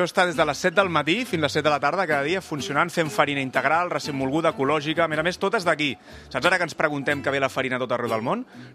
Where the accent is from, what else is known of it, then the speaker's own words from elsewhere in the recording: Vilanova i la Geltrú, Catalonia, Spain; el primer que vam tenir va ser a casa meva, jo sóc de Vilanova, de l'Espigador